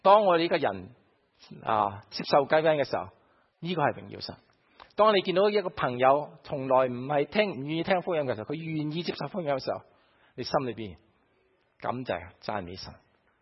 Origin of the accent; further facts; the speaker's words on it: Guangdong, China; 我哋广东人咧就有啲字